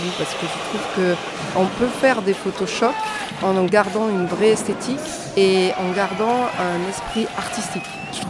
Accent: Marseille, Provence-Alpes-Côte d'Azur, France; je suis marseillaise.

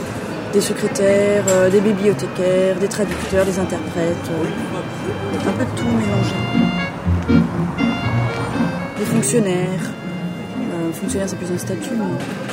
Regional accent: France; now in Brussels, Belgium; Je suis française et je travaille à Bruxelles

